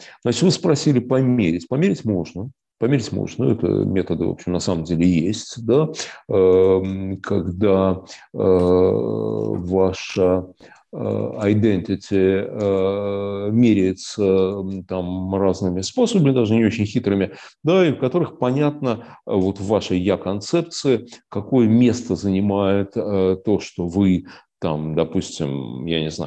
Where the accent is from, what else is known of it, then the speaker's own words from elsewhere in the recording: Siberia, Russia; мы все русские, оно совершенно не мешает тому, что возникает ощущение, что, вообще-то говоря, мы сибиряки. кроме этого, да, мы сибиряки, мы же, ну да, нет, конечно, мы русские, да, но мы сибиряки.